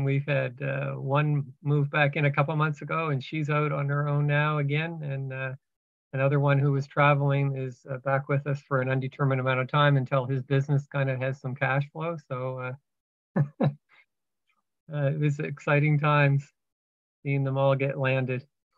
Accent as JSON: {"language": "English", "town": "Halifax", "region": "Nova Scotia", "country": "Canada", "said": "from Halifax, Nova Scotia, on the lands of the Mi'kmaq people."}